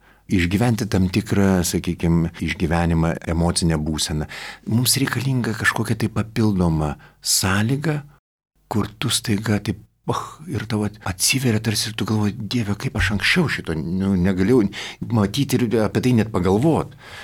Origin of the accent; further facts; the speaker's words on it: Klaipėda, Klaipėda County, Lithuania; moved away as an adult; now in Vilnius, Lithuania; aš Klaipėdoje baigiau tą muzikos technikumą tuo metu ir atvažiavom čia į Vilnių įstoti, tai mes klaipėdiečiai